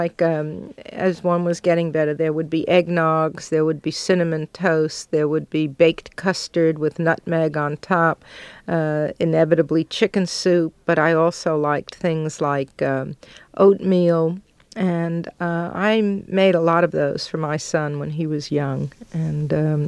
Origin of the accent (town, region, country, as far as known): Brooklyn, New York, United States; born or raised there